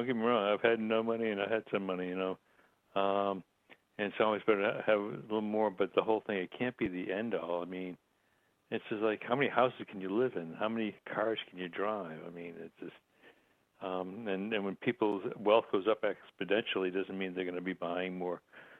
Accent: Massachusetts, United States; you grew up in New York, I grew up in Massachusetts

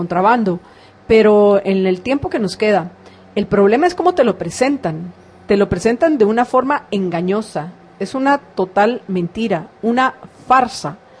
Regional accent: Guatemala; somos guatemaltecos.

